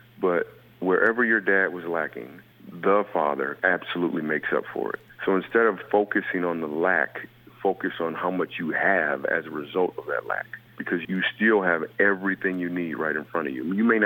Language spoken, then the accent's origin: English; Michigan, United States; So, and I'm from Michigan as well.